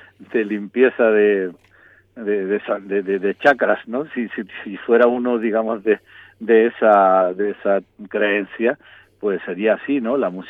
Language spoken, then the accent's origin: Spanish; Cádiz, Andalusia, Spain; Cádiz, que es mi tierra, es la puerta del Mediterráneo y el sur de Europa, el sur extremo de Europa, y también fue el puerto principal de contacto con Latinoamérica durante siglos